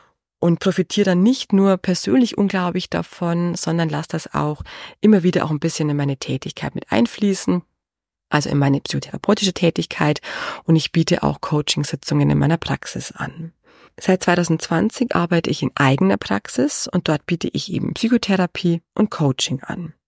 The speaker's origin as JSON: {"language": "German", "region": "Bavaria", "country": "Germany", "tie": "born or raised there", "said": "ich bin im Chiemgau geboren und dort in einer großen Verwandtschaft aufgewachsen."}